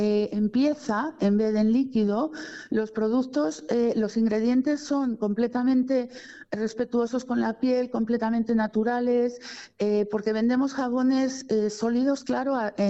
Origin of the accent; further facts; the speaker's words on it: Madrid, Community of Madrid, Spain; moved away as an adult; Yo soy de Madrid, pero llevo viviendo aquí desde el 2004, siempre en el antiguo